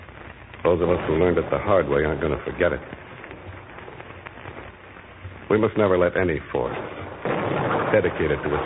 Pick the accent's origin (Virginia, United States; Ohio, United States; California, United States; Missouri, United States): Ohio, United States; Chillicothe; I'm from Chillicothe.